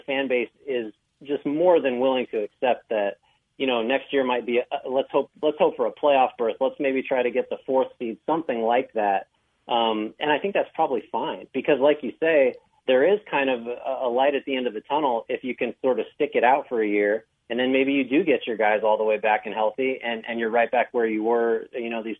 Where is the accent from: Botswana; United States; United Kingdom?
United States; San Jose, California; San Jose.